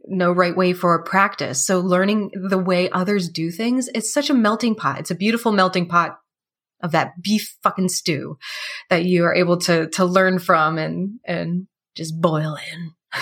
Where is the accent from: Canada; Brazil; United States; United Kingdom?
Canada; I'm French Canadian. My family's from France.